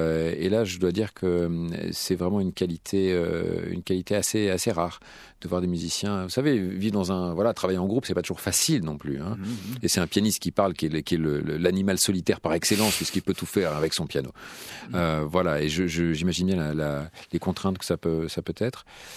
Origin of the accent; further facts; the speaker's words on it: Paris, Île-de-France, France; now in Belgium; quand on vient de Paris, ça fait un bien fou